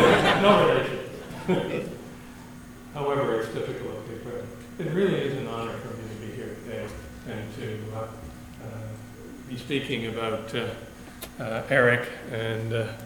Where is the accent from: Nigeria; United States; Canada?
Canada; particularly as a Canadian coming to Triumph